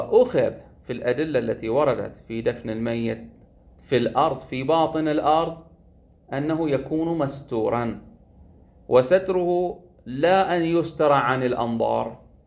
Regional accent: Bahrain; وعندنا في البحرين كان هكذا في بعض الآثار

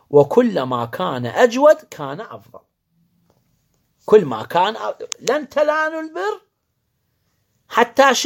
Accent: Iraq; مثلا احنا ما متعارف عندنا بالعراق، خلي ما نقول كل العراق، في بعض المناطق في العراق ما متعارف اكل الجراد.

